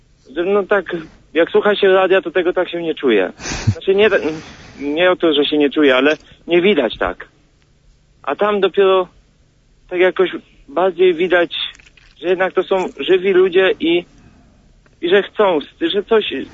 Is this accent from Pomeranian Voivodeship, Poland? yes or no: no; Piekoszów, Świętokrzyskie Voivodeship, Poland; Pochodzimy z województwa kieleckiego, dokładnie z tego. Piekoszów